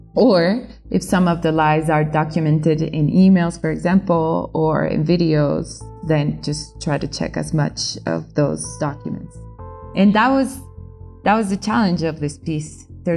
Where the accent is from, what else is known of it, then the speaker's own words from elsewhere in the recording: Colombia; English is a second language; I'm a reporter from Colombia.